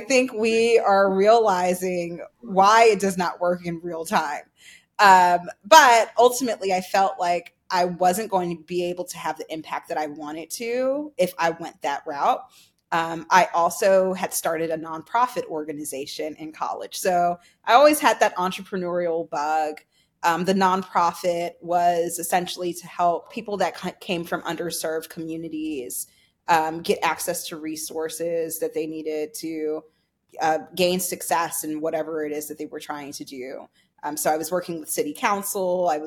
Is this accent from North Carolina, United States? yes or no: yes; North Carolina, United States; Yeah, I think growing up in North Carolina as someone that is Black and Latina was quite interesting.